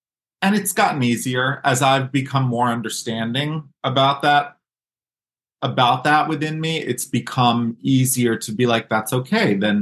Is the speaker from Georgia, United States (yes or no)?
no; New York City, New York, United States; I was brought up in New York City in what you would, you know, by all means consider a pretty liberal kind of setting and school.